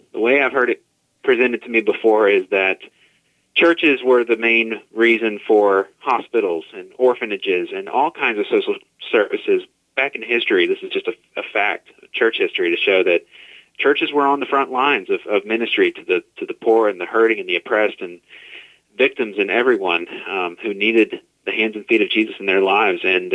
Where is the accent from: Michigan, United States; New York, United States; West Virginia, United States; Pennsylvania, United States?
West Virginia, United States; Huntington; So I was born and raised here in Huntington, West Virginia. Been here my whole life. Love this town, love this city, love these people.